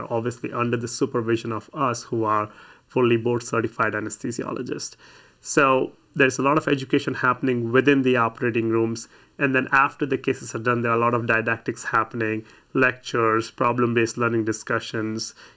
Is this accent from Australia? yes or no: no; India; moved away as an adult; I grew up in India, and I did my medical school back in India before I decided to come here. I also trained in anesthesiology back in India